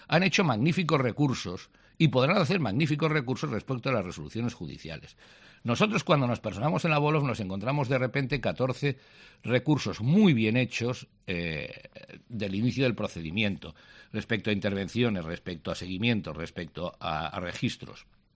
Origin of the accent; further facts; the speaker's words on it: Catalonia, Spain; como catalán, como español y como jurista